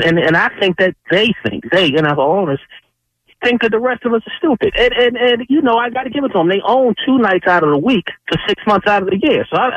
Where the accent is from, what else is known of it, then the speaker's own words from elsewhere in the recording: Philadelphia, Pennsylvania, United States; I was never a football guy, but I mean, I grew up in down in South Philly, so when the Eagles were winning, I would always watch.